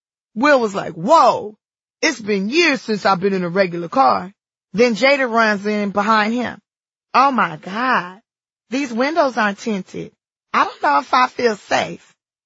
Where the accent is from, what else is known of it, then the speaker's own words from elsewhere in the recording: Los Angeles, California, United States; I'm from South Central LA. We finna have a good time.